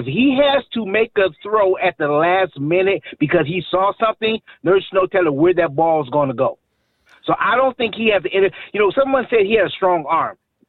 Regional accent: Glenville, Ohio, United States; Well, I'm from Glenville, so I am Clark Kent.

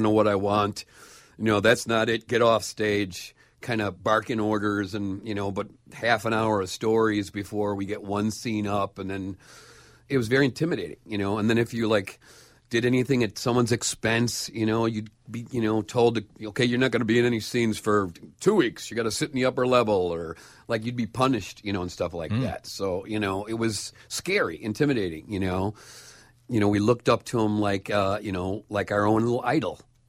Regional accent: Chicago, Illinois, United States; You know, I'm a Chicagoan, and I'm like, isn't Second City like some tourist trap?

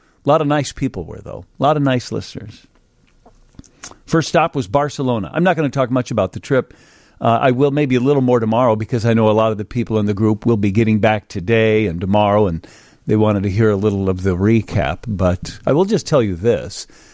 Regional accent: United States; I can't not. I'm an American, and I'm a 20 percenter.

